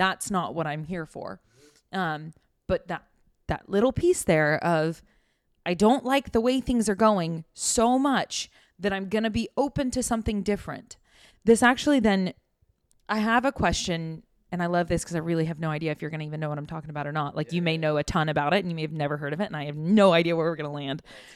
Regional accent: Shawnee, Oklahoma, United States; I'm from Oklahoma. That's mm-hmm. Shawnee is where I'm from.

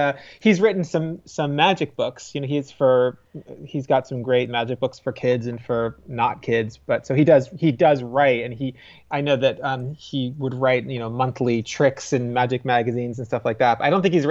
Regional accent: New Jersey, United States; And then growing up on the Jersey Shore, there was a boardwalk and a little amusement park.

